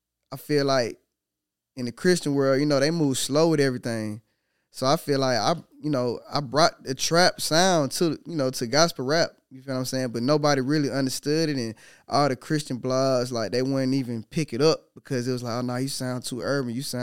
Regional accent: Atlanta, Georgia, United States; Like, you know, I'm from Atlanta. We do Atlanta everything.

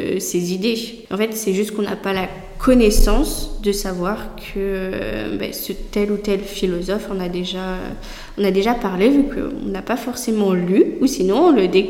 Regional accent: Bordeaux, Nouvelle-Aquitaine, France; Oh, je suis originaire de Bordeaux

